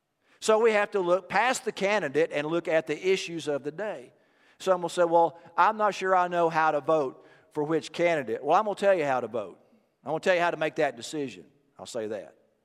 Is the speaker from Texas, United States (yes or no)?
yes; Texas, United States; Growing up in Texas, there were many cattle ranches